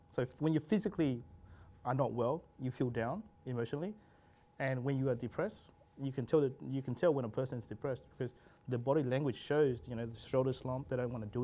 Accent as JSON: {"language": "English", "country": "Australia", "tie": "born or raised there", "also_born_or_lived": "Vietnam", "said": "I was born in Vietnam. So at the age of 4, my parents decided to pick up and traverse the Great Open Ocean to Malaysia and then eventually to Australia. So first transition at 4. And then, you know, landed in Australia in 1989."}